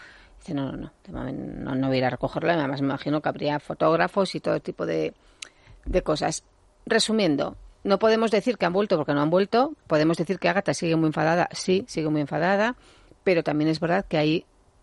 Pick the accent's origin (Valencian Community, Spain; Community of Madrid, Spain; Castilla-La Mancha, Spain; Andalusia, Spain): Community of Madrid, Spain; Parla; que no gusto yo porque soy de Parla